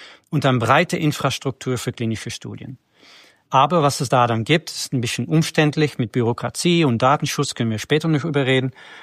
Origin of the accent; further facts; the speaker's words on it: Netherlands; German is a second language; now in Germany; ich bin Holländer, ich bin seit 25 Jahren nicht mehr in die Niederlande